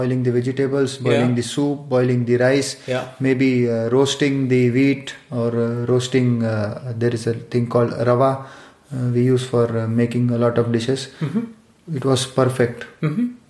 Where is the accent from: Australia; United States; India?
India; I'm from India.